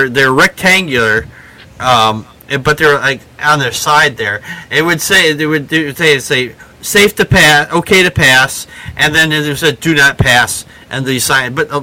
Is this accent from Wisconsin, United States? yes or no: yes; Wisconsin, United States; I'm from Wisconsin. This is a common fact.